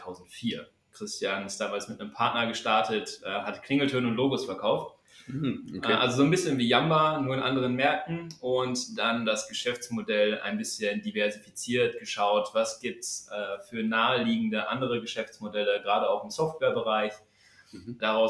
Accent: North Rhine-Westphalia, Germany; now in Cologne, Germany; bin 31, wohne aktuell in Köln, bin aber ursprünglich ein Kind des Pots. Und mich hat es damals für den Job hier ins Rheinland verschlagen.

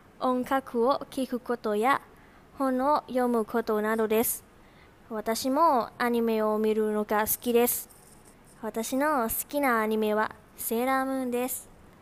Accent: Thailand; Japanese is a second language; 私は13歳です。今はサラブリーウィディアコムで勉強します。タイから来ました。

